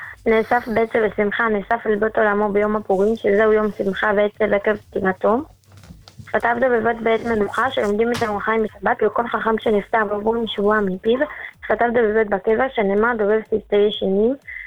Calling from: Southern District, Israel

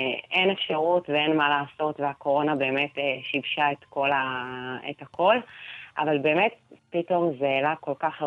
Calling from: Jerusalem, Jerusalem District, Israel; אני מאזינה מירושלים, מאזינה קבועה לתוכנית ומאוד נהנית.

